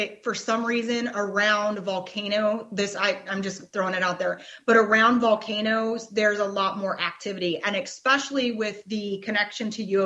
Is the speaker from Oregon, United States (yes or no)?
yes; Oregon, United States; also born or lived in Louisiana; I am from Oregon. I'm born and raised an Oregonian, but my time down in Louisiana meant so much to me.